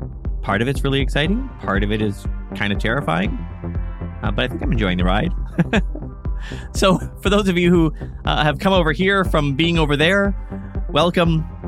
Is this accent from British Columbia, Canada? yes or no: yes; Nanaimo, British Columbia, Canada; I started doing stuff about Nanaimo, my hometown, and I accidentally invited a couple of thousand Americans to come up.